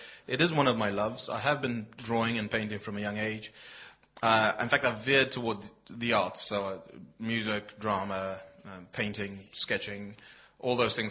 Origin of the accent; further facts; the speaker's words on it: Kenya; And of course, I'm Kenyan, half Kenyan, and Kenyans are pretty good at running, aren't they?